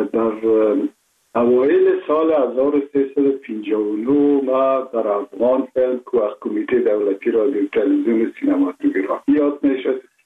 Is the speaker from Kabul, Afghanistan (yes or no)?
yes; Kabul, Afghanistan; born there